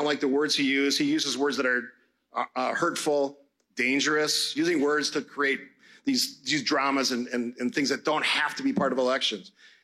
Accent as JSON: {"language": "English", "town": "Cudahy", "country": "United States", "tie": "born or raised there", "said": "I grew up in Cudahy."}